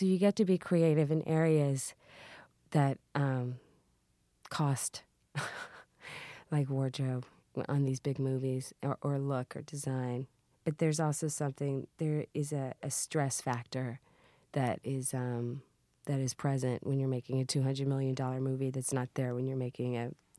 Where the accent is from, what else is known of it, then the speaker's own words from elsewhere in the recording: Baltimore, Maryland, United States; born there; also born or lived in Louisiana; Well, I was born in Baltimore, Maryland. My dad was stationed in Vietnam.